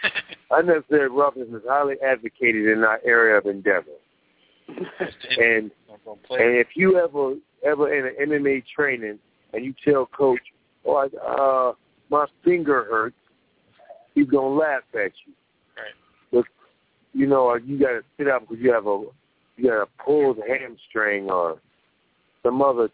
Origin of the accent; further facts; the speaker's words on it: Chicago, Illinois, United States; I mean, I'm from West Side Chicago, and I've traveled the world